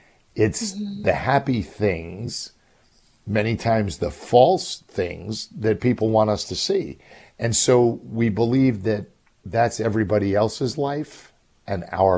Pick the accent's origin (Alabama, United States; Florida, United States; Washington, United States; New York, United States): New York, United States; New York City; I remember growing up in New York City, we'd be standing around somebody's car, you know, six guys, while he's changing the oil and we're talking